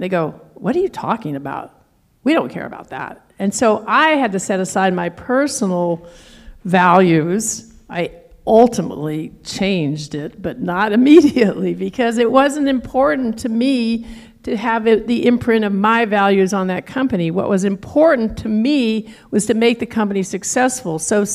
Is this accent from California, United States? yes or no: yes; Berkeley, California, United States; born there; So I was born in Berkeley. I mean, I've been an environmentalist since I was born.